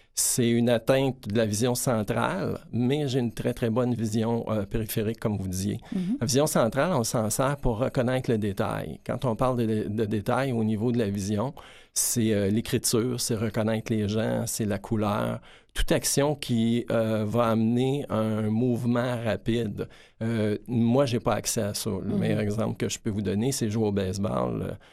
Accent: Montreal, Quebec, Canada; Moi, je suis originaire de Montréal. J'ai vécu mon enfance à Montréal. Oui, comme vous l'avez dit, je suis originaire d'une famille de 9 enfants. Je suis l'avant-dernier. On était 3 garçons, 6 filles.

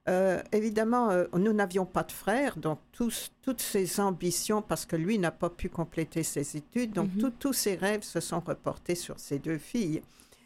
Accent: France; born there; Ben, je suis née en France. Mes parents, tous les deux étaient ukrainiens. Tous les deux ont quitté l'Ukraine très jeunes, dans leur fin d'adolescence, à cause de problèmes politiques.

